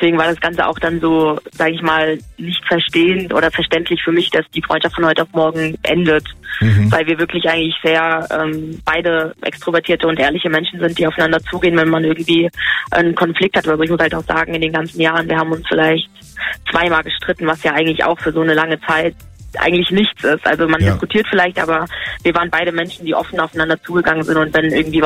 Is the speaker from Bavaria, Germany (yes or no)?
no; Rhineland-Palatinate, Germany; Ich komme Richtung Mainz.